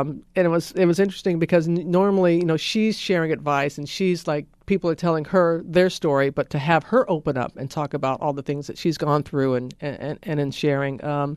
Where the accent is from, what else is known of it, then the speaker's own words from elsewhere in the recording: Pascagoula, Mississippi, United States; What are the chances that we're both gay, we both had breast cancer, and we're both from Pascagoula?